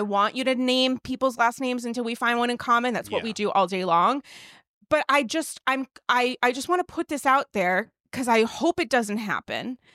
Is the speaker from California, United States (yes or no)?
no; New York City, New York, United States; I'm from New York City. Like, when am I going to be here again?